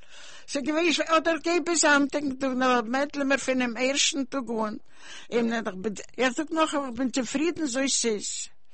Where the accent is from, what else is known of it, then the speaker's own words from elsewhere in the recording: Russia; born there; German is a second language; Ich bin geboren in Russland. Ich kann reden Jiddisch oder ich kann nicht lehnen Jiddisch.